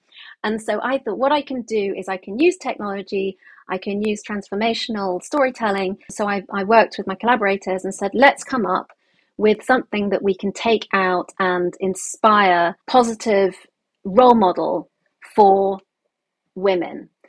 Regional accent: London, United Kingdom; And this was my city. This was London. I'm a Londoner.

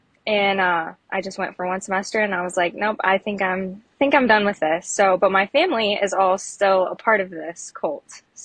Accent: Illinois, United States; But I'm from Illinois. I'm from the Quad Cities, Illinois.

